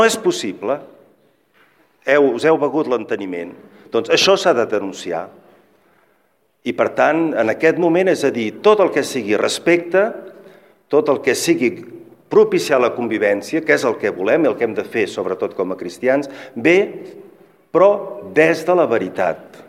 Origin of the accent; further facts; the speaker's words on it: Catalonia, Spain; ens podem sentir molt orgullosos com a catalans